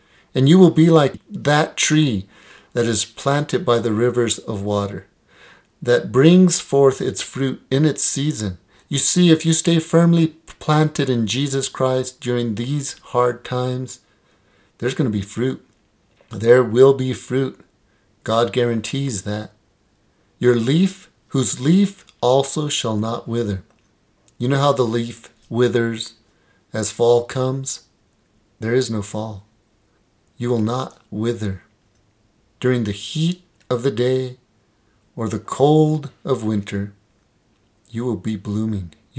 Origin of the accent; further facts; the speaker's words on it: Española, New Mexico, United States; Growing up in Española, there was many trees along the border of our property on the farm because the Rio Chama was at its end, at the end of the property.